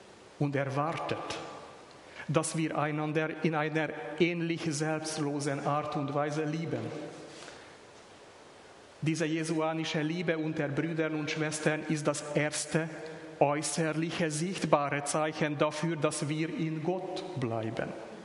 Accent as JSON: {"language": "German", "country": "Hungary", "tie": "born or raised there", "said": "In meiner Kindheit in Ungarn haben wir ein breit verbreitetes Tischgebet gehabt"}